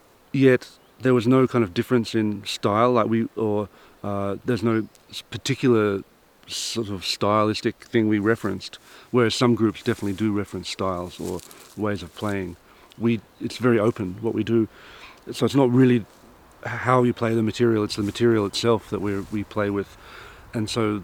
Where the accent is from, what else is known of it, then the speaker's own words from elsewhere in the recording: Australia; now in Berlin, Germany; I'm Australian, but I live in Berlin.